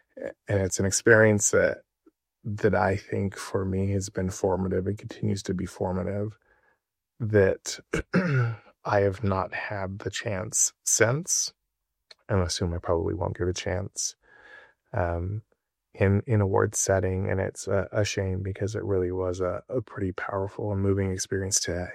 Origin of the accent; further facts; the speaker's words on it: Idaho, United States; I can think of a litany list of life experiences growing up in Southeast Idaho, going to BYU